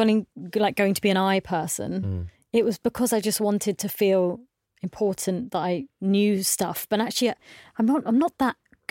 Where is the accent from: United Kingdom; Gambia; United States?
United Kingdom; Southampton, South East England; I grew up in Southampton for a little bit because my dad bought a corner shop in Southampton and we lived above it in Dibden Purlieu.